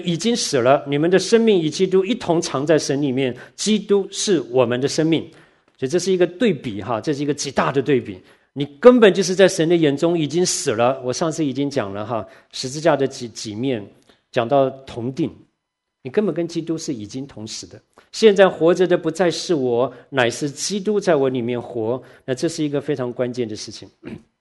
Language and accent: Chinese; Taiwan; 我在台湾从小长大，就是在一个很严谨的要求的里面